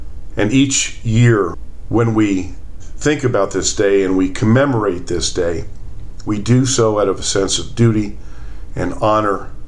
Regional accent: United States; I never thought I would say this as an American, but I'm ashamed.

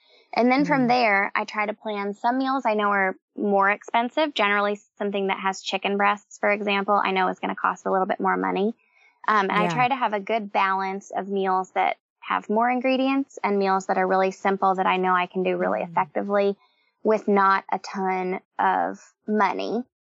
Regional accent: Seattle, Washington, United States; now in Nashville, United States; I live here in the Nashville area, but I'm originally from Seattle.

